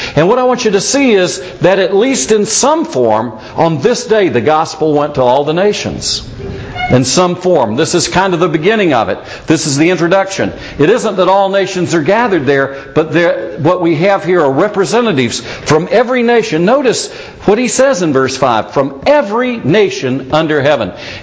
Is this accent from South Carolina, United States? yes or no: yes; Myrtle Beach, South Carolina, United States; I was raised on the Atlantic coast, moved to Myrtle Beach, South Carolina when I was 4 years old and graduated from high school there.